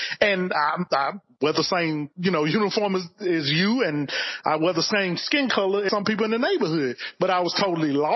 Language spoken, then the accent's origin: English; Birmingham, Alabama, United States; I grew up in Birmingham, Alabama, and it's mainly urban, you know. And so a lot of my friends are from those neighborhoods.